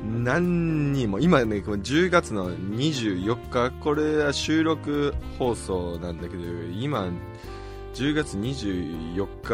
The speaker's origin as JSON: {"language": "Japanese", "town": "Komono", "region": "Mie", "country": "Japan", "tie": "born or raised there", "said": "俺小物町出身だから鈴鹿山脈見ると、ああ、いや、俺であの辺の鈴鹿山脈のてか、もう湯の山のふもとで育ったから"}